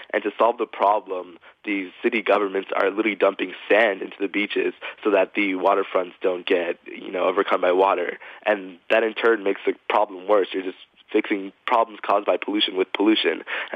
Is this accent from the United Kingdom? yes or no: no; St. Thomas, U.S. Virgin Islands; moved away; And so I'm an immigrant from St. Thomas, actually, a small island in the Caribbean.